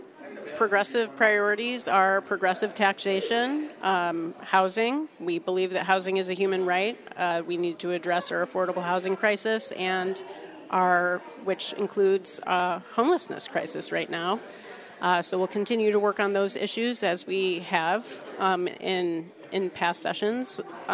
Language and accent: English; Vermont, United States; We're all from Burlington and Winooski.